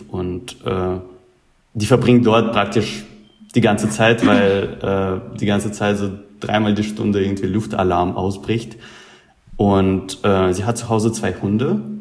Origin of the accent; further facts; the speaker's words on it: Russia; als Russe